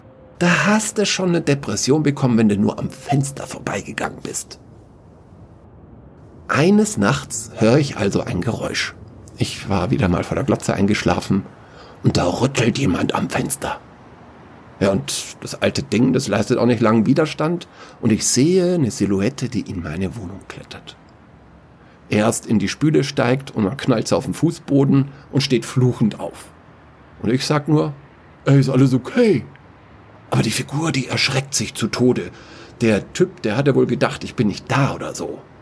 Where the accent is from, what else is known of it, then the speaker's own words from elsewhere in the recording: Munich, Bavaria, Germany; wir hatten natürlich brav als Münchner die ganze Zeit Schiss.